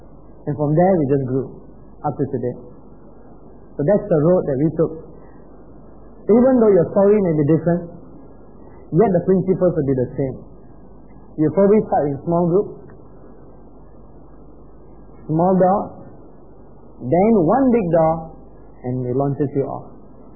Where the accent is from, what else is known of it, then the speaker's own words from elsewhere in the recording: Penang, Malaysia; moved away as an adult; also born or lived in Kuala Lumpur / United States; So I moved from Penang to KL. I was from Penang. And after the seminary, I never thought of changing a town, so I still was in Penang, based on ministry in Penang.